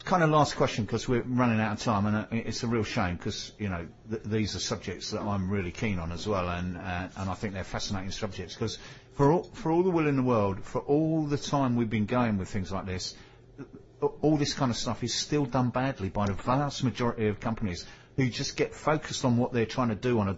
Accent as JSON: {"language": "English", "region": "London", "country": "United Kingdom", "said": "I'm from West London, not East London."}